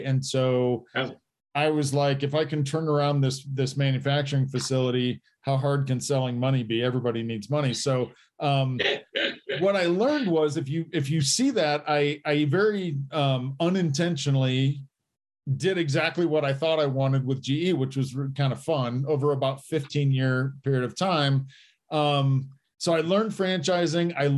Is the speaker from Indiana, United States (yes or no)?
yes; Indiana, United States; now in Colorado, United States; I grew up in Indiana, and we pipes would freeze in Indiana.